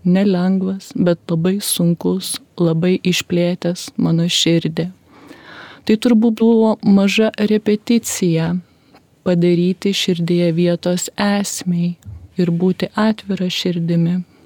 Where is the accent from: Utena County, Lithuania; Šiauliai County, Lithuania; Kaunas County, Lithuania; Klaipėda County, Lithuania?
Utena County, Lithuania; Anykščiai; now in Vilnius, Lithuania; Ir tai yra Anykščiai, tai yra mano gimtasis miestas, mano amžinosios meilės miestas, nors didžiąją gyvenimo dalį jau gyvenu Vilniuje, kuris irgi yra labai brangus, kuriame 3 kartus tapau mama, esu 3 vaikų mama, jau 26 metus esu mama